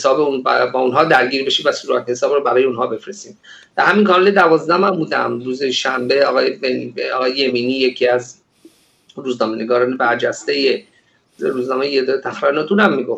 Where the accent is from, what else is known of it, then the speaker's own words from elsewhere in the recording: Iran; now in Israel; من این مسئله رو دارم از سال 2005 در اسرائیل رصد میکنم به عنوان یک ایرانی.